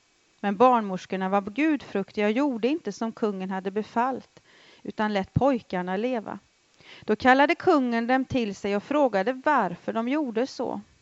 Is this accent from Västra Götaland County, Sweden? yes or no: yes; Västra Götaland County, Sweden; born there; now in Jönköping, Sweden; Och om en månad ungefär så blir jag 42 år. Jag är född i Västergötland. Men bor i Småland nu i Jönköping